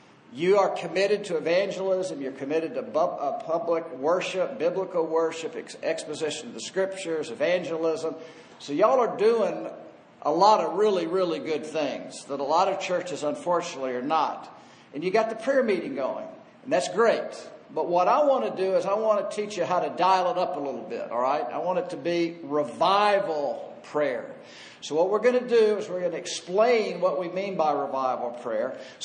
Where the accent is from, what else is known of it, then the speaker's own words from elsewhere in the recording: Alabama, United States; And I say y'all, I'm from Alabama, so that's what I say.